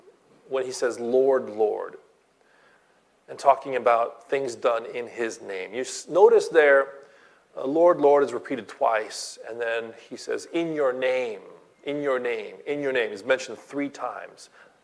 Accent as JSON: {"language": "English", "town": "Los Angeles", "region": "California", "country": "United States", "said": "In fact, I'm from Los Angeles."}